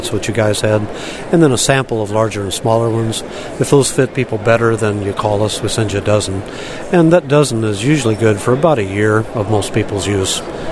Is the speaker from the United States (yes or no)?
yes; Minnesota, United States; Of course, I'm from Minnesota, so we're not familiar with that heat.